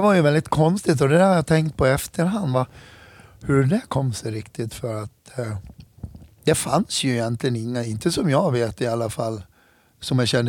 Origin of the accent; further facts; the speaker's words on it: Hedemora, Dalarna County, Sweden; Jag är född och uppvuxen i Hedemora, i södra delen.